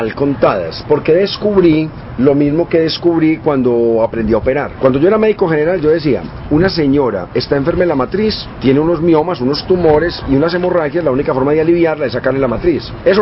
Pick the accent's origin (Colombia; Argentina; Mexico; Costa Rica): Colombia; Medellín, Antioquia; Yo soy producto de un barrio de clase media, específicamente Belén